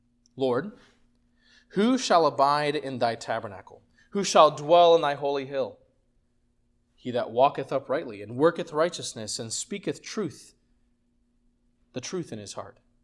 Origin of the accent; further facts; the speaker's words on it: Brazil; Growing up in Brazil, there were a lot of gypsies.